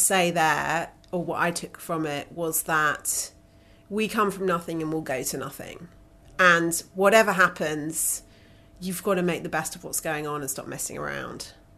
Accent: United Kingdom; A, it's none of my business because I'm a British citizen and I can't vote in America

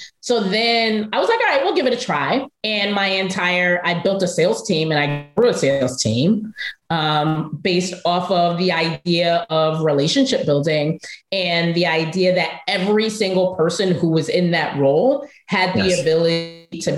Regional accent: Brooklyn, New York, United States; And so I went back to Brooklyn. I'm from Bushwick, and I was working in Bed-Stuy.

